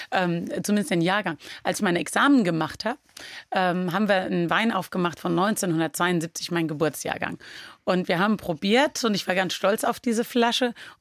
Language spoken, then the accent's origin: German; Guldental, Rhineland-Palatinate, Germany; Wenn ich in Berlin bin und werde gefragt, wo kommen Sie denn her, sage ich Rheinland-Pfalz. Und wenn ich in Rheinland-Pfalz bin und werde gefragt, sage ich ja aus Guldenthal bei Bad Kreuznach.